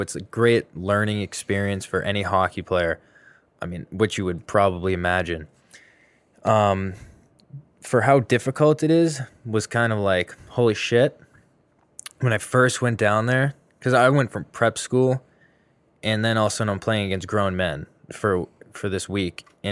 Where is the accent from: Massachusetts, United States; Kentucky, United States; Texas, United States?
Massachusetts, United States; Boston; Yeah, I say Florida because I'm from Mass, the greater Boston area.